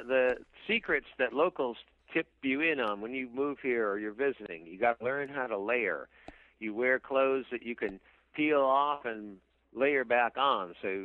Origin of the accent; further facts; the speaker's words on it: Boston, Massachusetts, United States; now in San Francisco, United States; When I came here from Boston, and the Boston winters are hard and cold, but the Boston summers are pretty heavy and tropical also.